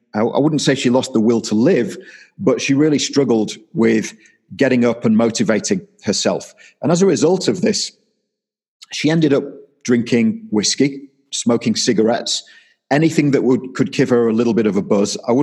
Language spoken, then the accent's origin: English; Yorkshire and the Humber, United Kingdom; because I'm from Yorkshire and the family's from Yorkshire